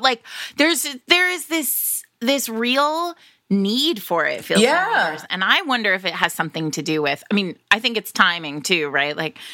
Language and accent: English; Rhode Island, United States; And when I am from Rhode Island. We don't do this there.